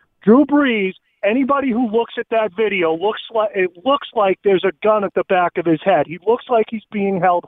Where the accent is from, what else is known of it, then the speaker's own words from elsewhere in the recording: Boston, Massachusetts, United States; now in Georgia, United States; From Georgia, by the way. I'm from Boston, so I've kind of seen.